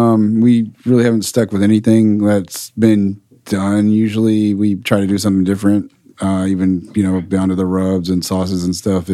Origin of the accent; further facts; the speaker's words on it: Tyler, Texas, United States; because I'm from Tyler, Texas originally, so you'll see a lot of that East Texas influence